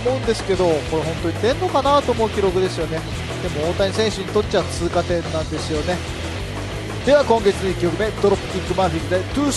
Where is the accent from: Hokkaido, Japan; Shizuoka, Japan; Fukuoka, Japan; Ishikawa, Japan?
Hokkaido, Japan; Sapporo; 僕ね地元の札幌に行ってきたんだけど、